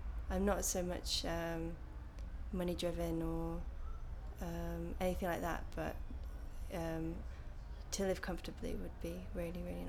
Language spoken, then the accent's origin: English; the north of England, United Kingdom; Up north there's a very definitive sense of community where I was from.